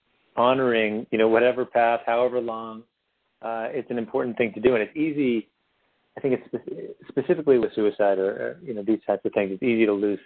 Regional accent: San Diego, California, United States; You know, I grew up in San Diego

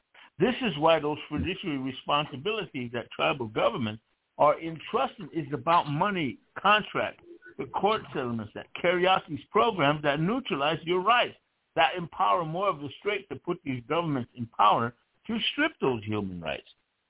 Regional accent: South Dakota, United States; I come from … on the Pine Ridge Indian Reservation

